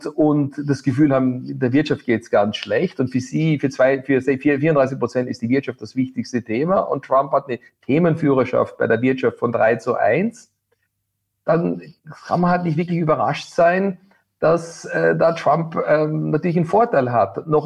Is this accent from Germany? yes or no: no; United States; German is a second language; ich bin ja selber Amerikaner, wähle in den USA und wähle in einem Swing State